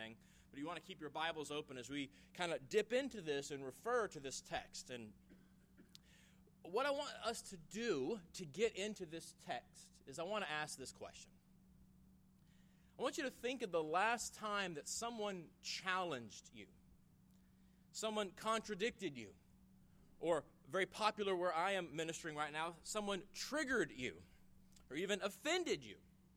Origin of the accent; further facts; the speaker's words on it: Memphis, Tennessee, United States; also born or lived in Germantown; now in Boston, United States; So I'm a Memphis boy. I was born in Memphis, went to high school in Germantown.